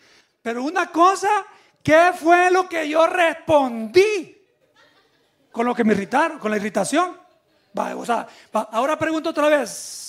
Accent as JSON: {"language": "Spanish", "town": "Volcán", "region": "San Salvador", "country": "El Salvador", "tie": "born there", "said": "como por desde Volcán de San Salvador, que fue donde yo nací"}